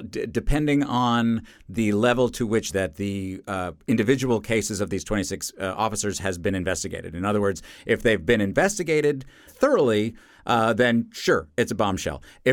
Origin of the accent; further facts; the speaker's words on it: New York City, New York, United States; You know, again, I come from New York City, where we've had issues with this forever.